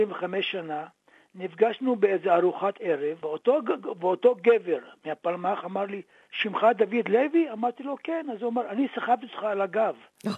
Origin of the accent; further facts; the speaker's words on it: Kfar Masaryk, Northern District, Israel; also born or lived in Aleppo, Syria; כשהגעתי לקיבוץ כפר מסריק, גדלתי שם, גמרתי בית ספר תיכון עם ילדי הקיבוץ